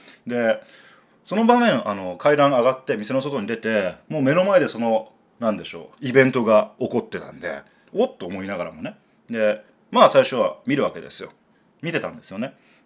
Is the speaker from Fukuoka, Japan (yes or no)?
yes; Fukuoka, Japan; moved away; 福岡から上京するときにね、所沢市っていうのは東京都内だと 不動産屋に騙されまして、でまあ純粋だった僕は所沢に引っ越すわけですけど、